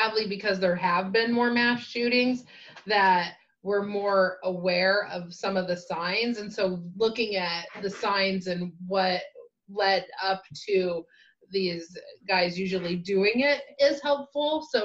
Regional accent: Nebraska, United States; I'm from Nebraska, and that's the way we do it.

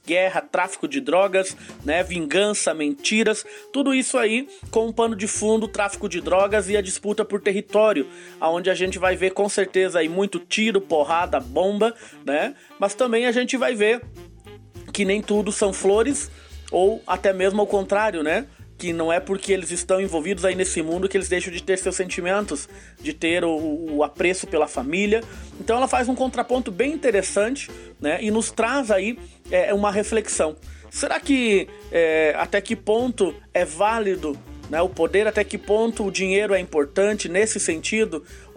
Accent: Santa Catarina, Brazil; sou de Santa Catarina.

